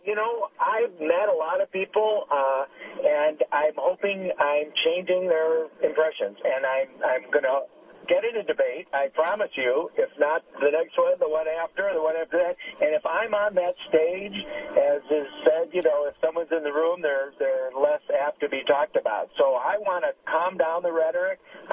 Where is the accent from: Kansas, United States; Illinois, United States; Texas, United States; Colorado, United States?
Illinois, United States; I'm from Illinois, and I worked for Charles Percy